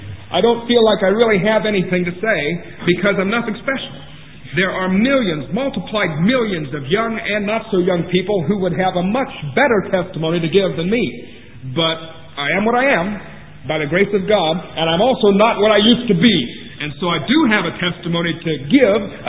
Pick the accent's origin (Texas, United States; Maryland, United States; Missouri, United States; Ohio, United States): Ohio, United States; I was raised up in the Lutheran church in the state of Ohio in the USA. That's what I was raised in as a boy and as a child, all the way up to my teens.